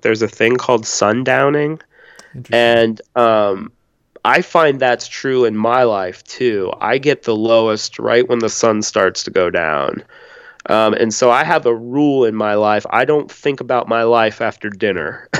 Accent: United States; I'm, you know, I'm an American male.

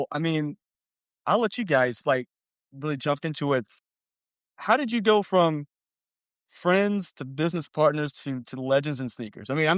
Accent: Beaumont, Texas, United States; I grew up in Beaumont, Texas. So near Houston, but not quite Houston. So it was a small town. And we didn't get all of the releases that came out in a bigger city.

